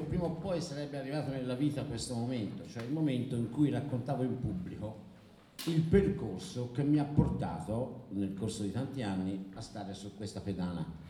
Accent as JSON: {"language": "Italian", "town": "Sesto Fiorentino", "region": "Tuscany", "country": "Italy", "said": "io sono di Sesto Fiorentino"}